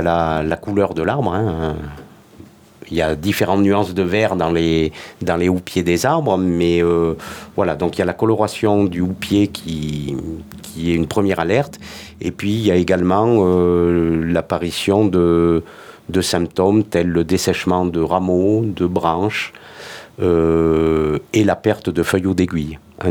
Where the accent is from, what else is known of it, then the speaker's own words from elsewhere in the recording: Occitanie, France; Et chez nous, en Lozère, ces peuplements d'épicéas, on les tient sous haute surveillance